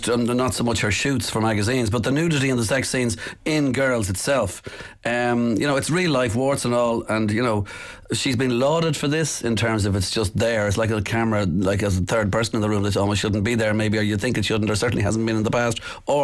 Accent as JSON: {"language": "English", "town": "Dublin", "region": "Leinster", "country": "Ireland", "tie": "born or raised there", "said": "you can't be doing what you want to do in a Sex and the City kind of way growing up in Dublin."}